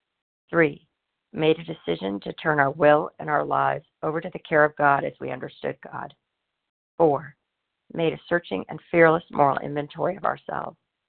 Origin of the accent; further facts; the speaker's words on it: California, United States; from Southern California.